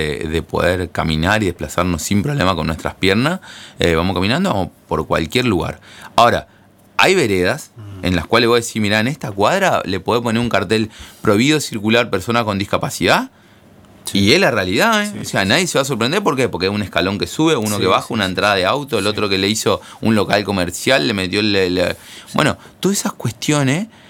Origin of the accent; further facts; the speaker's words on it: Argentina; para mí, que soy argentino